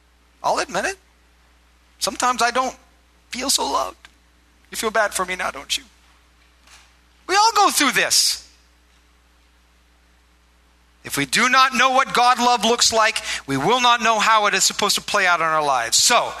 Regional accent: Iowa, United States; I grew up in Iowa, and I worked for this farmer

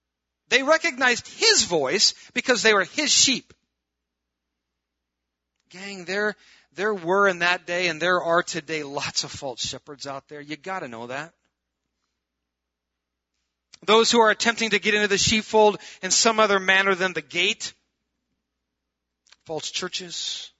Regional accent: Iowa, United States; I'm from Iowa. We only had like one. It was in a zoo somewhere, I think. Cows, though. Lots of cows.

